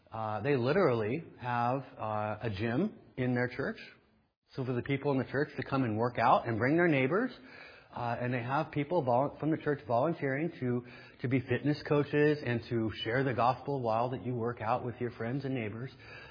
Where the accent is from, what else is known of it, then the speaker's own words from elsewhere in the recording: Denver, Colorado, United States; moved away as an adult; And then I went off to college, and I moved from Denver to Phoenix, so I couldn't obviously continue to attend my home church.